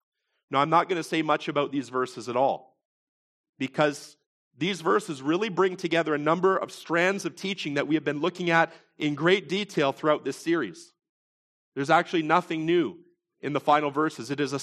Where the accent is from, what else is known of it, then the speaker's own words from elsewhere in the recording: Welland, Ontario, Canada; our own city of Welland. You know, I grew up in this city. This is my hometown.